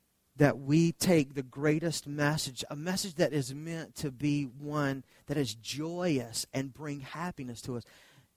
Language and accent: English; the South, United States; Now, I grew up in the South where when a woman is at the door, a man opens the door and lets her walk in first